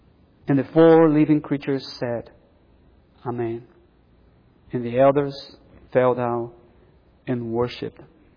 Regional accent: Brazil; English is a second language; like in Brazil. I'm from Brazil.

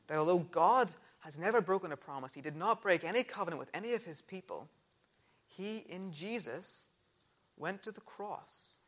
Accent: United Kingdom; I'm British

